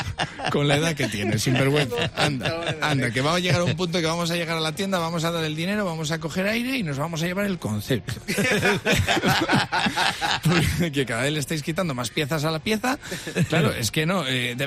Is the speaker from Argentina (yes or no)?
no; Valladolid, Castile and León, Spain; yo soy de Valladolid y no es que yo no quiera ir a la moda